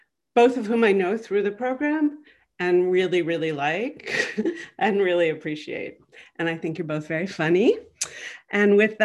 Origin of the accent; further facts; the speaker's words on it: New York, United States; I'm originally from New York. I got into program 33 years ago in New York City.